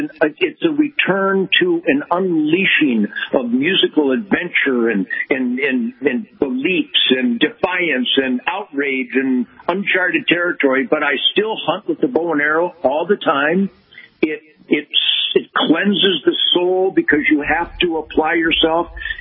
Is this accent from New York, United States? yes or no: no; Detroit, Michigan, United States; Absolutely. Born in Detroit in 1948 when it was known as the Arsenal of Democracy